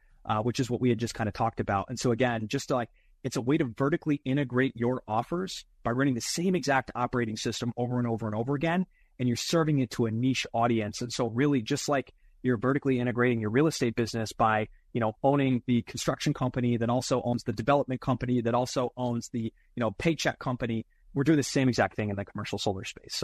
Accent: New York, United States; my sister's a charge nurse at a major hospital in my hometown in central New York, down in the ER.

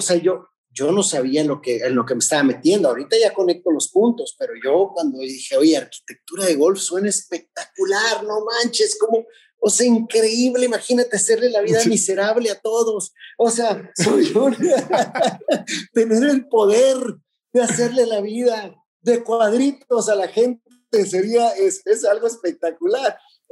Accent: Tijuana, Baja California, Mexico; me fui a trabajar y estaba en Tijuana, en mi ciudad natal

